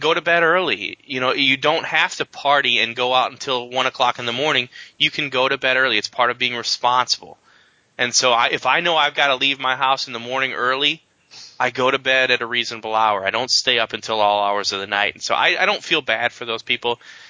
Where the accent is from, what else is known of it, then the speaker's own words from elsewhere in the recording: Chicago, Illinois, United States; for me, I grew up in Chicago. I lived near O'Hare